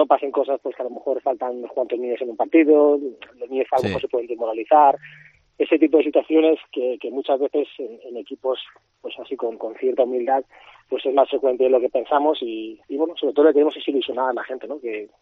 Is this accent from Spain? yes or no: yes; Barcelona, Catalonia, Spain; born there; en Madrid, he vivido en Zaragoza, he vivido en Mallorca, he vivido en muchos sitios y por suerte en España sí que vienen en cualquier sitio. Nací en Cataluña, en Barcelona, pero vamos, me he adaptado a otras ciudades sin ningún tipo de problema.